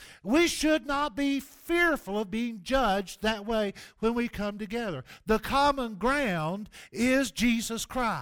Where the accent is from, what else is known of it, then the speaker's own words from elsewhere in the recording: Southeast, United States; But I was raised in the Baptist church in the Southeast, took to church every Sunday